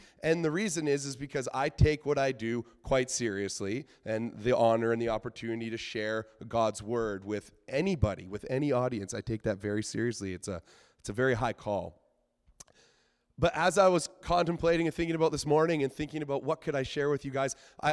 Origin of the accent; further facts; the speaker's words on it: Sicamous, British Columbia, Canada; I'm coming to you from, I'd be very curious to know, if anyone knows where Sycamuse, British Columbia is. Yeah, a couple people familiar with Sycamuse. So that's my hometown. That's actually where my wife and I, as of last week, are now settling once again.